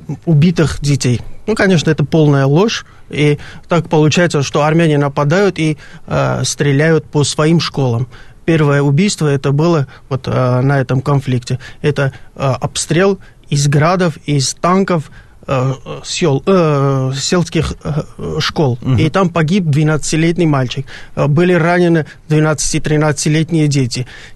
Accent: Talysh, Nagorno-Karabakh, Azerbaijan; Я сам родом из Нагорного Карабаха, из села Талыш, которое сейчас находится в эпицентре этих военных действий.

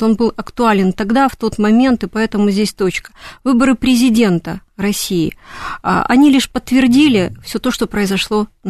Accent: Crimea, Ukraine; я в Севастополе тоже работала замгубернатора, и когда вот я крымчанка, меня назначили в Севастополь, а мой предок в свое время приехал в Севастополь по приглашению Екатерины II, был такой балаклавский греческий батальон

